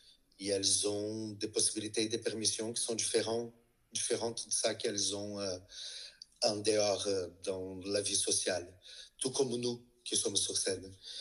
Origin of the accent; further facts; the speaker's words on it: Brazil; même si je joue sur le fait que je suis brésilien